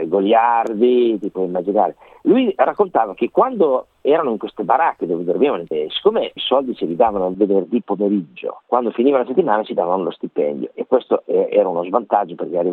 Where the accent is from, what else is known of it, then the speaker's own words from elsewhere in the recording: Emilia-Romagna, Italy; e soprattutto da romagnoli, patac, come si dice dalle nostre parti